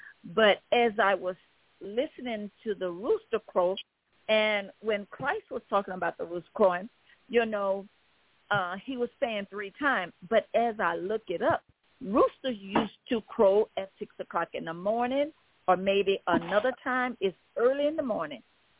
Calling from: Baton Rouge, Louisiana, United States; I'm calling from Baton Rouge, Louisiana.

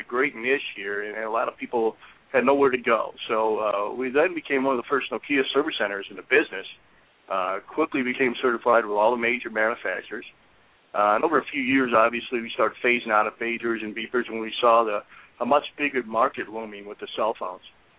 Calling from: Orlando, Florida, United States; I'm in the CPR corporate office in Orlando, Florida today.

